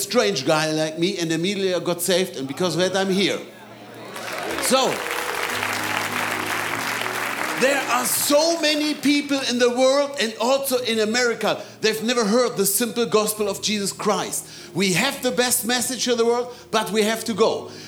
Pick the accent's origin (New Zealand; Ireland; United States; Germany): Germany; English is a second language; Well, I grew up in Germany.